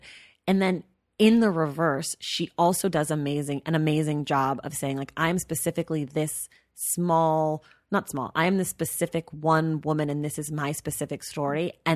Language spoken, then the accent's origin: English; California, United States; Like, we grew up in the Bay Area, which is a very affluent place.